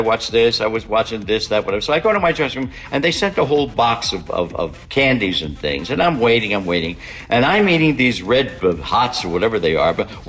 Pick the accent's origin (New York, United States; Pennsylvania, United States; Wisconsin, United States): Pennsylvania, United States; Philadelphia; born or raised there